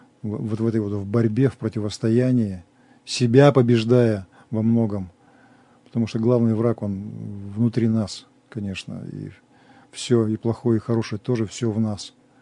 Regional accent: Russia; born there; Мы, слава Богу, православные. Мы родились в России, мы вот с этими вот исходными данными.

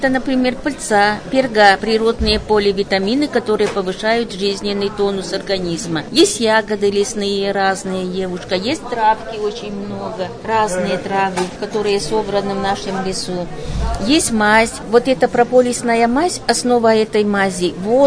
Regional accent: Mari El, Russia; Я приехала из Республики Мариэл.

